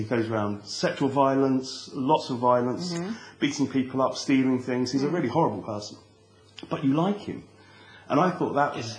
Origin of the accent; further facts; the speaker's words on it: England, United Kingdom; as a young English student growing up in England.